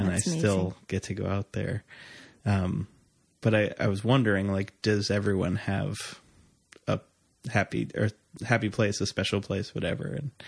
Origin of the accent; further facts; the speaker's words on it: Long Island, New York, United States; Growing up on Long Island, it was always just like the aspiration to leave.